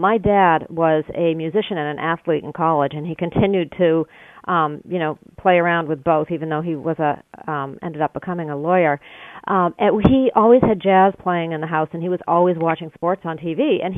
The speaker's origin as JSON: {"language": "English", "region": "New England", "country": "United States", "tie": "born or raised there", "said": "I grew up in New England, upper middle class"}